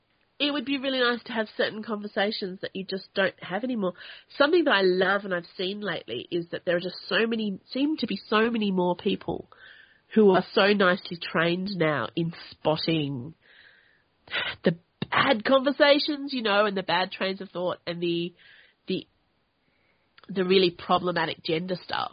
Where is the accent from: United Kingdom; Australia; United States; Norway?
Australia; I'm Australian.